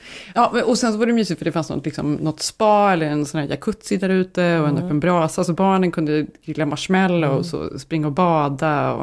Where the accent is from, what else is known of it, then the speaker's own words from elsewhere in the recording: Sweden; Det här är ju ingen högtid som vi egentligen firar direkt, vi som är svenskar.